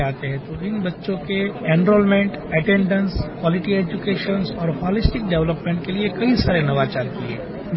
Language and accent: Hindi; Gujarat, India; मैं गुजरात स्टेट से बिलोंग करता हूँ।